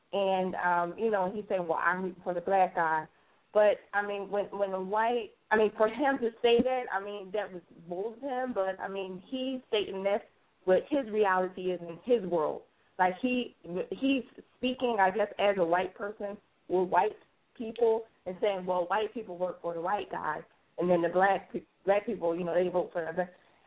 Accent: Philadelphia, Pennsylvania, United States; I'm from Philadelphia.

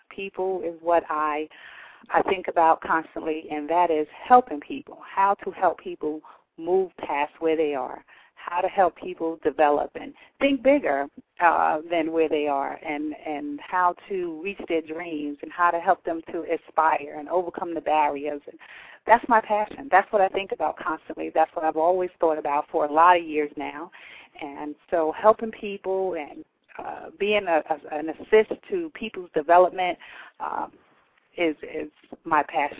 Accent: Newark, New Jersey, United States; Well, I am from Newark, New Jersey. I grew up in the inner city of Newark, and I was born to two teenage parents, and I grew up without really having that structured family life.

